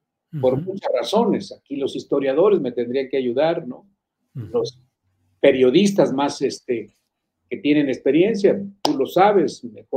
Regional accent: Jerez, Zacatecas, Mexico; yo acabo de estar en Jerez hace poco, ¿no? Mi tierra, voy a Fresnillo cada rato

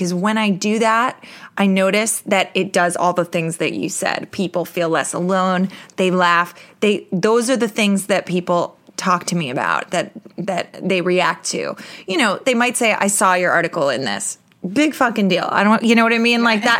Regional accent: New York, United States; Like I'm a New Yorker. I don't drive.

